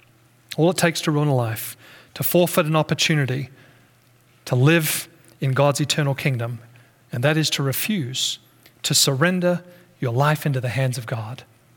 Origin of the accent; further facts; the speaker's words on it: Australia; now in North America; even my home country in Australia.